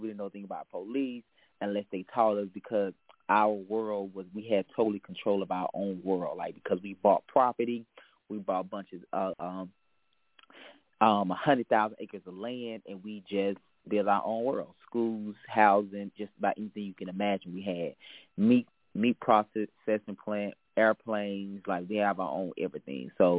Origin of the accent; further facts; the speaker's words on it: Alabama, United States; So my background is I grew up in Alabama. I am now 32 years old, but I grew up in Alabama, and I grew up in what most people would call a cult.